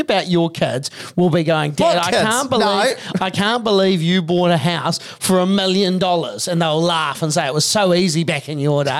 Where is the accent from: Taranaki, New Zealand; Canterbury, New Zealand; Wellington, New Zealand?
Canterbury, New Zealand; because I'm from Canterbury and you can buy two properties in Christchurch for the price of one Auckland historically.